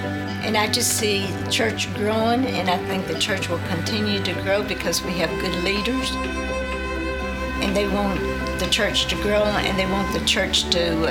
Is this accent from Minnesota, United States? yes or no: no; Cleveland, Ohio, United States; I was born and raised in Cleveland.